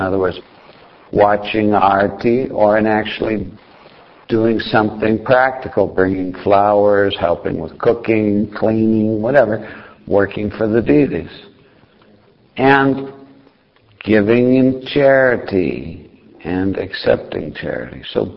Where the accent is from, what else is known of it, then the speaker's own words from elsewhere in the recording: India; We're Indian, so, you know, we do these things.